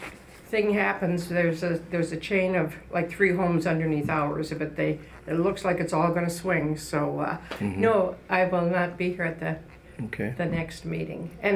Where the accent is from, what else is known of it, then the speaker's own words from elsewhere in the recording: North Dakota, United States; I grew up in the most conservative county in the most conservative state in the nation. I grew up in Bowman County, which is the very southwest corner